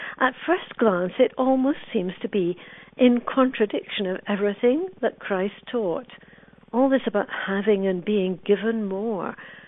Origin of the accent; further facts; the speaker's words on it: Scotland, United Kingdom; Maybe some at least of these are from the Protestant tradition, because I grew up in the Presbyterian Church of Scotland.